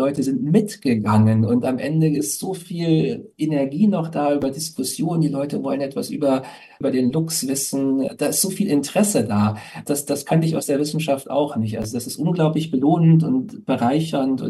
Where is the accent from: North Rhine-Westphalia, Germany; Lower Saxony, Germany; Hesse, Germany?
Hesse, Germany; Luchse hatten sich damals eben meine Heimat in Nordhessen, also da komme ich tatsächlich her, als ihre neue Heimat erkoren.